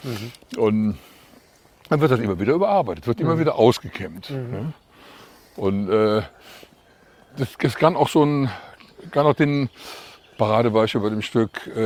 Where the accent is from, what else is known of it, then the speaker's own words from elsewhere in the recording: North Rhine-Westphalia, Germany; accent: Kölsch; ich rede viel Kölsch zu Hause, mhm, obwohl meine Frau aus Bayern ist.